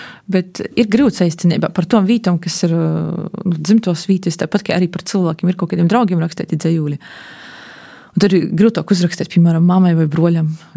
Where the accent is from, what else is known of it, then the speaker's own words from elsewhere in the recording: Ludza, Ludza Municipality, Latvia; born there; es, piemēram, esmu dzimusi Ludzas rajonā. Dzimusi arī Ludzas pilsētā, jā.